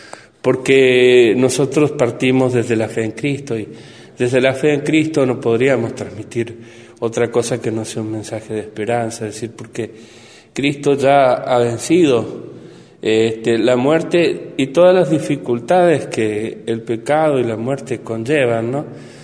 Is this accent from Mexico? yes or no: no; Argentina; Pero como argentinos, si en cada lugar vamos tomando conciencia de eso